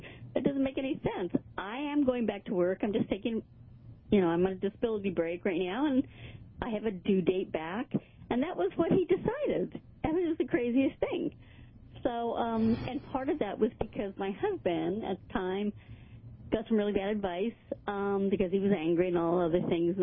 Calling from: California, United States; I'm calling from California time

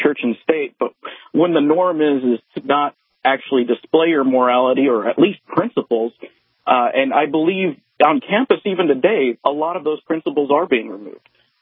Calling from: Salina, Kansas, United States; I'm actually in Salina.

